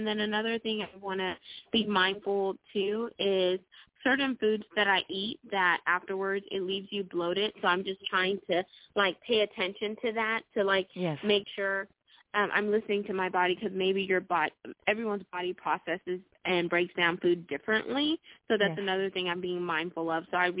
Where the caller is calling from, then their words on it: Texas, United States; I'm calling in from Texas.